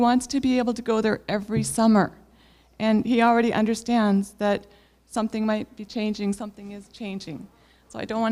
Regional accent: Fairbanks, Alaska, United States; I grew up in Fairbanks, Alaska, and salmon has been a big part of my past.

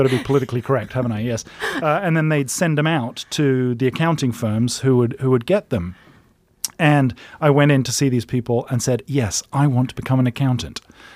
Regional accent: England, United Kingdom; now in United States; Well, you know, I'm an English guy.

